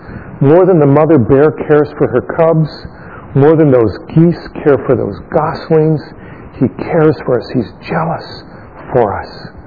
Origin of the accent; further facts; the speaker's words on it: Elmhurst, United States; When I grew up in Elmhurst, not that long ago, on Sunday, only one store in Elmhurst was ever open